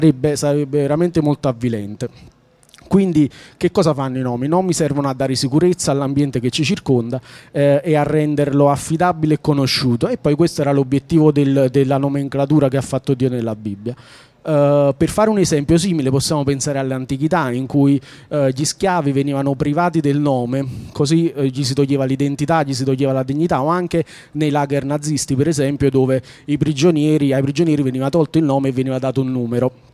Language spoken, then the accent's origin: Italian; Naples, Campania, Italy; Sono di Napoli, anche se dall'accento non si direbbe.